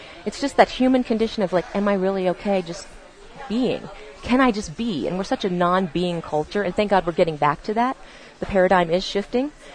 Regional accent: Virginia, United States; Like, is it because I grew up poor and isolated and marginalized? Or is it because I grew up gay in Virginia in a small town?

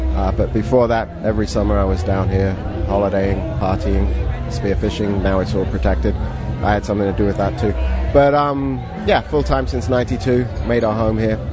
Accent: Wimbledon, London, United Kingdom; No, I was raised by wolves in Wimbledon.

